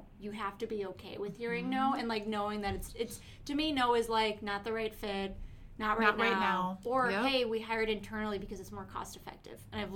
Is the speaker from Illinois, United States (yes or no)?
yes; Chicago, Illinois, United States; I'm actually from Chicago originally. Come from a big Sicilian family.